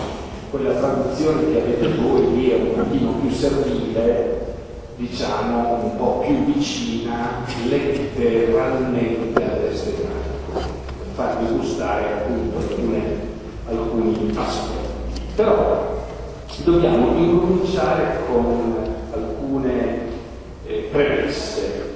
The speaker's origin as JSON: {"language": "Italian", "town": "Milan", "region": "Lombardy", "country": "Italy", "said": "Io sono milanese, non so di riccione, lo tendo a sottolineare"}